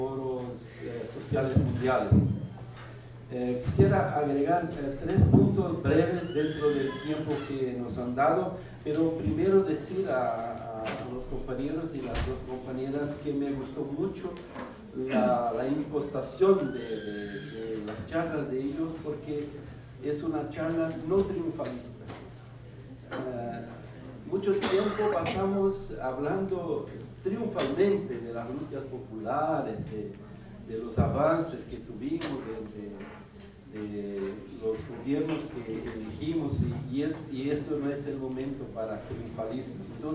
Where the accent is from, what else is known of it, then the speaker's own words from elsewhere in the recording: Brazil; vengo de Brasil y estoy acá en el Foro Social Mundial